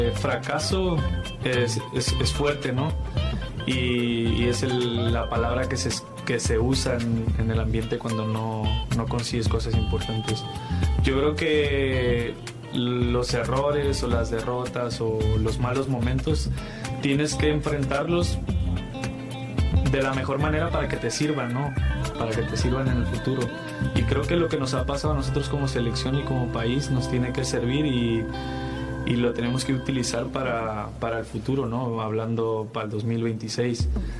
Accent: Mexico; soy mexicano y quiero lo mejor para México

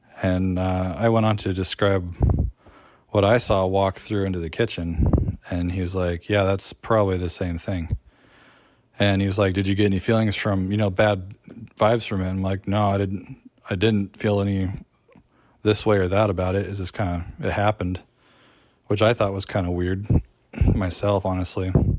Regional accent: Oregon, United States; I'm from Oregon.

